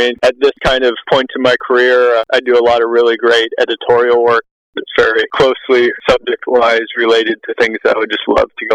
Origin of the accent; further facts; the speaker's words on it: Texas, United States; Well, with growing up in Texas, both my sisters were cheerleaders.